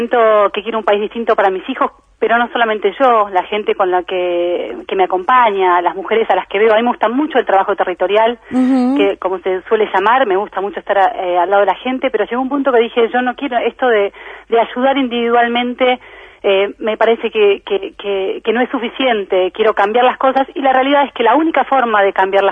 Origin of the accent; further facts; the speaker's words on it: La Plata, Buenos Aires Province, Argentina; yo soy platense, amo mi ciudad, me crié ahí